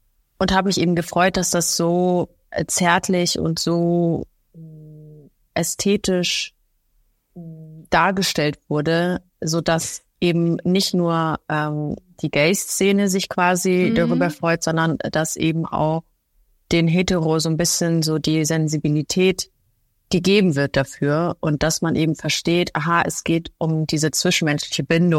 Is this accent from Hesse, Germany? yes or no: no; Munich, Bavaria, Germany; weil wir sind ja beide aus München